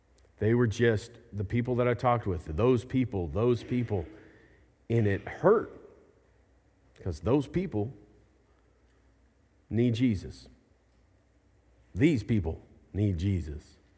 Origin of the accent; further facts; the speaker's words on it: Springdale, Arkansas, United States; I grew up in Springdale. When I graduated from Springdale, it was an all-white community.